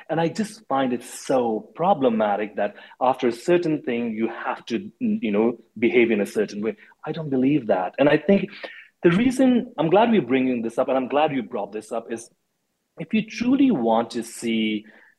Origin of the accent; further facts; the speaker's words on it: Nepal; also born or lived in India; You know, I grew up in Nepal and in India.